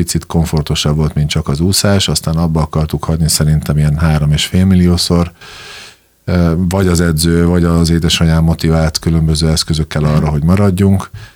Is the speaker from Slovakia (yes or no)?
yes; Komárno, Nitra Region, Slovakia; also born or lived in Dunajská Streda; Igen, én Dunaszerdán születtem, majd utána Komáromba, Rékomáromba költöztünk édesanyámmal, elég szerény körülmények között